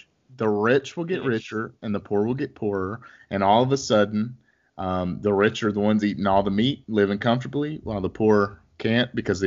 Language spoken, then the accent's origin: English; United States; But I'm an American.